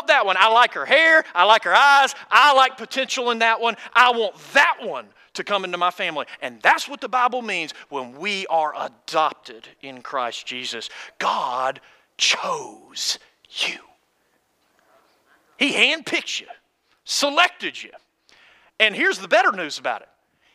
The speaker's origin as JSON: {"language": "English", "town": "Athens", "region": "Georgia", "country": "United States", "said": "I'm from Athens, Georgia, Clark County."}